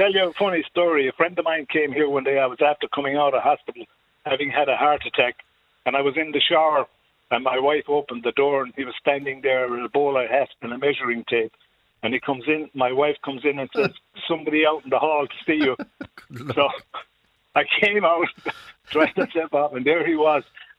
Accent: Kilkee, Munster, Ireland; father and mother moved down to Kilkee in 1941, in the spring of 1941. I was born in November 1940, and they moved down here and took over a cafe belonging to an uncle of my mother's. And we've been here ever since.

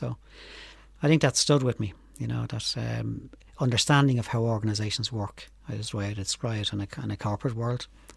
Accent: Finglas, Leinster, Ireland; Yeah, we grew up in Finglas. I still live in Finglas, although I spent a lot of my time in Leitrim as well. But we grew up in a very working class area, very socially deprived area.

